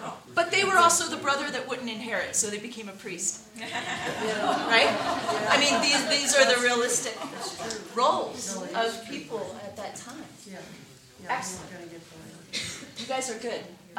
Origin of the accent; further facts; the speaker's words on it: Philadelphia, Pennsylvania, United States; I'm from the East Coast. Philadelphia, Quakers that go back a long time.